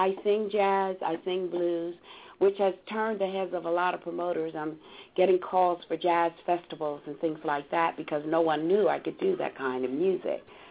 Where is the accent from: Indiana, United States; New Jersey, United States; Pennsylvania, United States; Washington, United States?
New Jersey, United States; Trenton; I had it down in Trenton, New Jersey, my hometown.